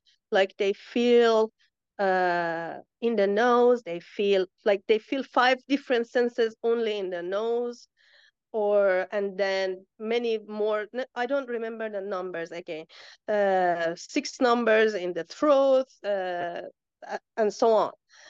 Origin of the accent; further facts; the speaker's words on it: Iran; English is a second language; I am the girl from Iran.